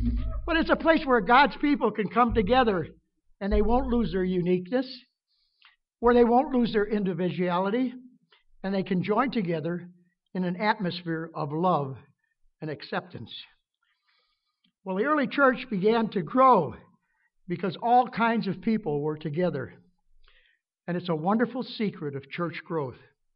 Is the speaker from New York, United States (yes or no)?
no; Chicago, Illinois, United States; born there; I was born in Chicago, Illinois, and I moved back there with Donna after we were married.